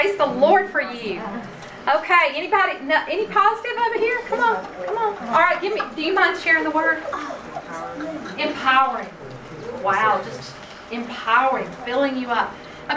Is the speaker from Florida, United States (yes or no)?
no; Hawaii, United States; now in Mississippi, United States; I came to Mississippi. I'm from Hawaii.